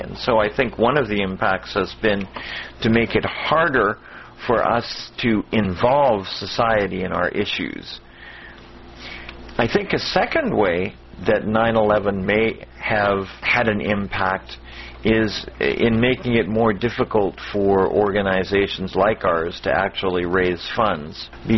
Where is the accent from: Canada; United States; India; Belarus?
United States; Miami, Florida; Good evening. … from Miami, Florida, and it's a pleasure to have all of you with me.